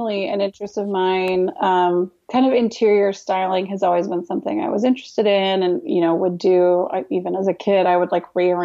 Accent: Wyoming, United States; moved away as an adult; also born or lived in Seattle, Washington; so after I grew up in Wyoming, I went to college in Wyoming, and then I moved to Seattle, Washington.

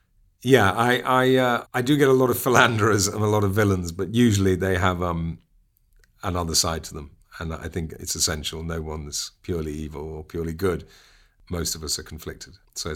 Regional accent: United Kingdom; In the UK, people are unpleasantly surprised that I'm just a Brit.

